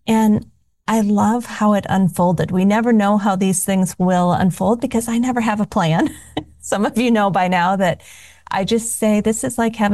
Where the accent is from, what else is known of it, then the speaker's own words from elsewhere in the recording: Midwest, United States; also born or lived in California; I was a Midwesterner, moved to California for almost 30 years, and then about a year ago came back home.